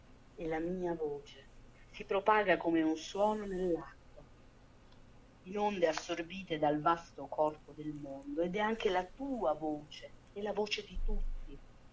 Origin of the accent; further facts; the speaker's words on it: Emilia-Romagna, Italy; born there; also born or lived in Cerveteri; now in Rome, Italy; non mi sento laziale, anche se sono a Roma e sono nata sull'Appennino emiliano, ma sono stata appunto a Marzapotto, non posso dire di essere un poeta emiliano